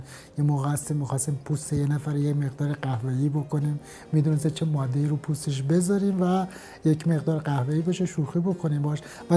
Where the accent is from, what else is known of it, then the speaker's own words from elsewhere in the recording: Abadan, Khuzestan, Iran; born there; متولد آبادان هستم، یعنی پدرم اون موقع جز مهاجرین به آبادان بود.